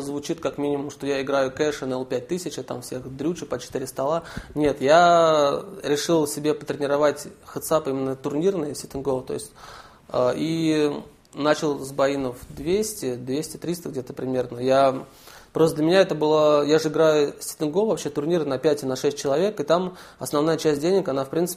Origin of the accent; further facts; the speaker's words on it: Dzerzhinsky, Moscow Oblast, Russia; Мы с родителями уехали в Московскую область, в ближайший, в город Дзержинский. То есть это 15 минут там до одного метро, до Кузьминок, 15 минут до другого, до Люблино, разные ветки. Причем вот в тихий, мирный, уютный городок, там, в котором я и по сей день живу.